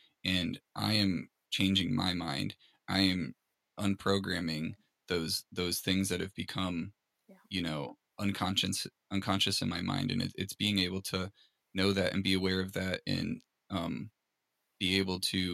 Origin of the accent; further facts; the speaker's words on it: Hartford, Connecticut, United States; You know, I grew up in Hartford, Connecticut, in a place that wasn't great.